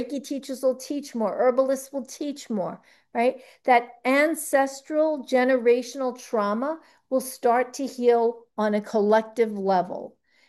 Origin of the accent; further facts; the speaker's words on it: New York, United States; I'm from New York, so yeah, we don't get that kind of food down here